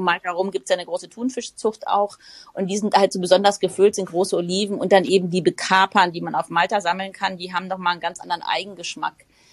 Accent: Frankfurt, Hesse, Germany; ich komme ja aus Frankfurt, lebe mitten in Frankfurt.

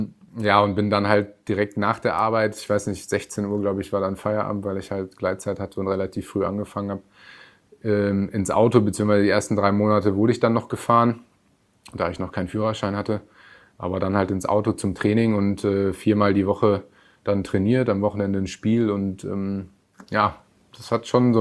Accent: Münster, North Rhine-Westphalia, Germany; ich bin quasi in Gievenbeck groß geworden, habe bis zu meinem Wechsel zu Schalke auch da gelebt halt, meine ersten 17 Lebensjahre verbracht.

